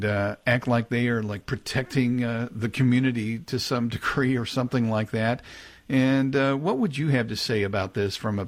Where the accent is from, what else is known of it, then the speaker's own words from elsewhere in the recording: Missouri, United States; stands erect as part of a Christmas light display at Finley River Park in Ozark, Missouri. This is my home state.